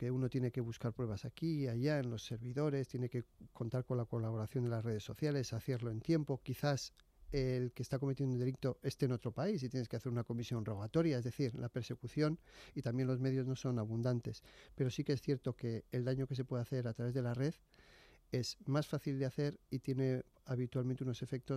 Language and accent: Spanish; Portugalete, Basque Country, Spain; Yo soy de Portugalete, Bilbao, Vizcaya, vamos.